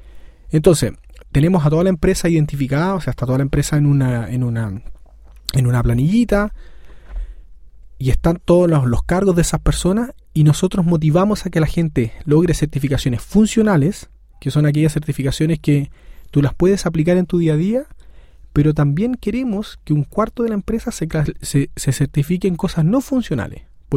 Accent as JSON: {"language": "Spanish", "country": "Chile", "tie": "born there", "said": "yo, al nacer en Chile, no soy nativo digital"}